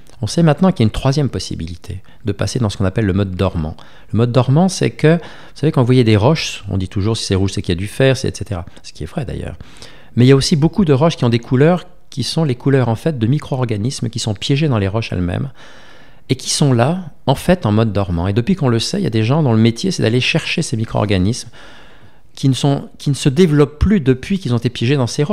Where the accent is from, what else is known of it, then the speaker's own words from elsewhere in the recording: France; exobiologie chez nous en France